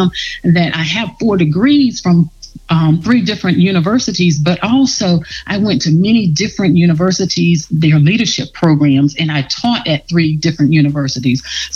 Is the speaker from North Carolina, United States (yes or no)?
yes; Milwaukee, North Carolina, United States; I grew up in Milwaukee, North Carolina, eastern part of North Carolina, very rural, also very humbling beginnings.